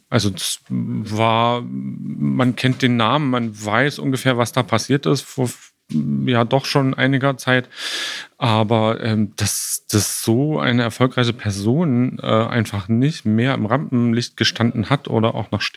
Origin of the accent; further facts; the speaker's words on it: Leipzig, Saxony, Germany; aus Leipzig.